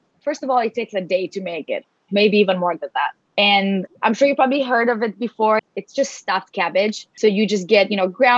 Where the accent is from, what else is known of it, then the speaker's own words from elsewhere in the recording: Romania; A lot of our teachers from my school were American.